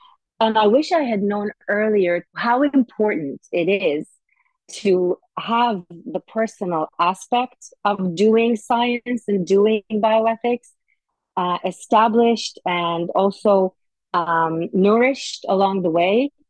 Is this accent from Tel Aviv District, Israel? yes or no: no; Jerusalem, Jerusalem District, Israel; I grew up in Jerusalem in a very homogeneous Orthodox Jewish community.